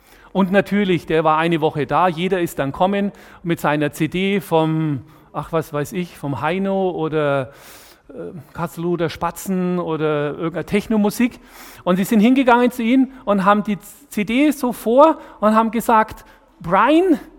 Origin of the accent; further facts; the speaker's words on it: Nuremberg, Bavaria, Germany; ich komme ja aus Nürnberg, Marienberg, in die Gemeinde bin ich getauft worden.